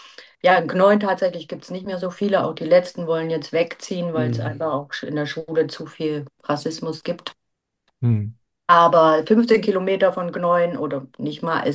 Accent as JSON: {"language": "German", "region": "Saxony-Anhalt", "country": "Germany", "said": "Ich komme tatsächlich aus Sachsen-Anhalt und wir sind alles Quittjes"}